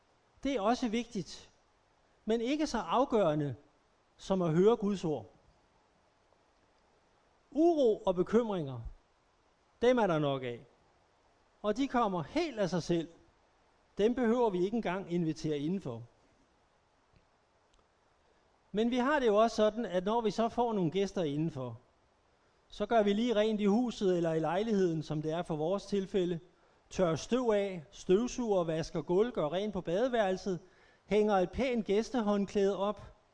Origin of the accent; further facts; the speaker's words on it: Herlev, Capital Region of Denmark, Denmark; moved away as an adult; da jeg var ung i Herlev, der kommer jeg fra. Det er et godt sted. Da jeg var ung i Herlev i midten af 70'erne, og det er først efter jeg kom til Jylland